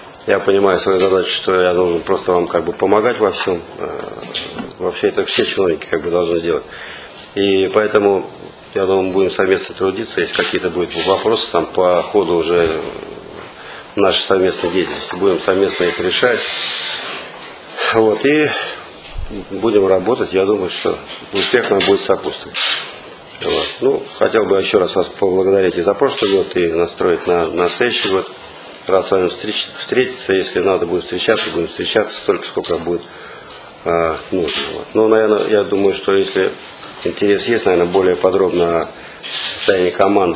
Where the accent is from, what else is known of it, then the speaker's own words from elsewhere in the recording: Saint Petersburg, Russia; хотя сам питерский товарищ